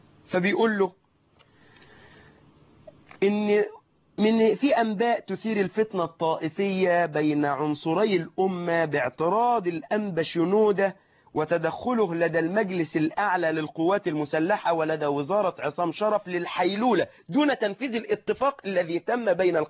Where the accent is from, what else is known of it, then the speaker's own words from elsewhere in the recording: Suez, Suez Governorate, Egypt; عندنا في السويس في محافظة السويس